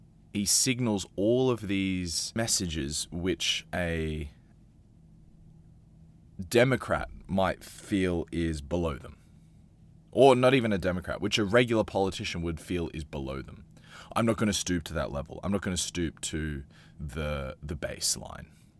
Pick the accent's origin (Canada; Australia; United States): Australia; now in Europe; And I'm an Australian living in Europe.